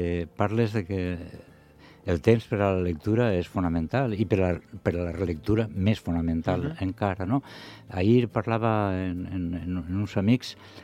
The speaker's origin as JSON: {"language": "Catalan", "town": "Chestalcar", "region": "Valencian Community", "country": "Spain", "first_language": "Spanish", "second_language": "Catalan", "said": "Jo vinc de llengua castellana, de cultura castellana. Jo soc de Xestalgar, un xicotet poble de la Serania Valenciana, que parlem castellà, no?"}